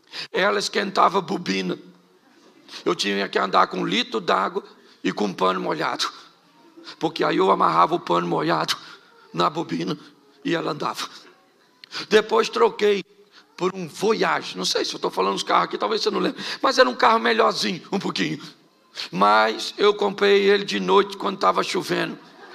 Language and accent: Portuguese; Rio de Janeiro, Brazil